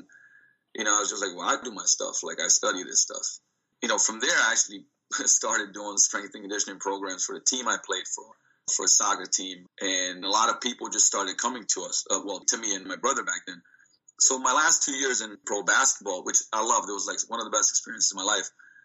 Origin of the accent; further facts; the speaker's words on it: Slovenia; English is a second language; But I was born and raised in Yugoslavia, you know, later Slovenia after the war